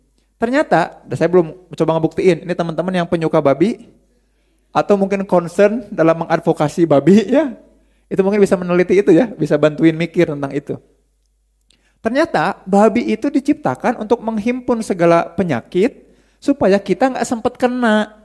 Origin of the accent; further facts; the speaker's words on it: Bandung, West Java, Indonesia; Saya kan dulu rumah waktu masa kecil saya rumah di Pagarsi. Pagarsi dekat Cibadak. Cibadak kan Chinatown-nya Bandung.